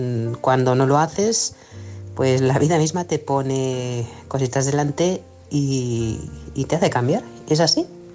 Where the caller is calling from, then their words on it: Manresa, Catalonia, Spain; de Manresa, Barcelona.